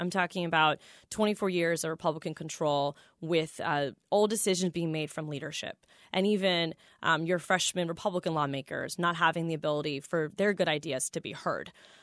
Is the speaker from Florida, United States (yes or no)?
yes; Orlando, Florida, United States; Orlando is my hometown.